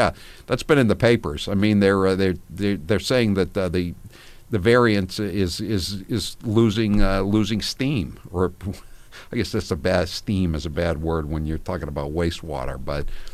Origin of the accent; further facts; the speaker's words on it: Massachusetts, United States; I mean, I'm from Massachusetts. I'm in favor of sending them to Martha's Vineyard, too.